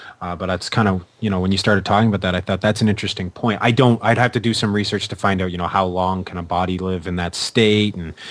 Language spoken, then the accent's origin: English; Canada; because I am Canadian